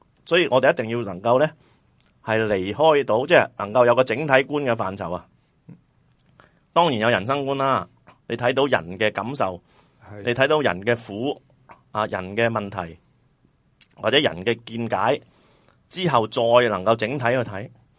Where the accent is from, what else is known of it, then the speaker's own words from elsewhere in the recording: Hong Kong; 咁但系我哋香港人啊嘛，你冇办法噶。